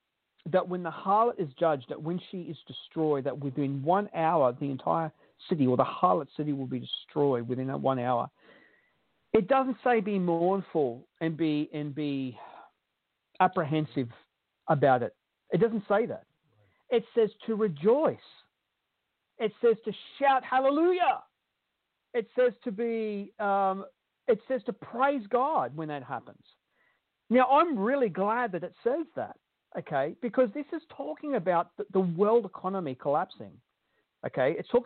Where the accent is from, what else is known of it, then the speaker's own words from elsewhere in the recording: Australia; As an Australian, I couldn't believe it.